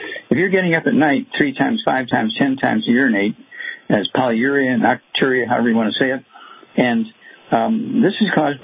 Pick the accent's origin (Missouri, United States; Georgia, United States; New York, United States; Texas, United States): Missouri, United States; Chuck, let's go to my home state, Missouri, Missouri, Big Mo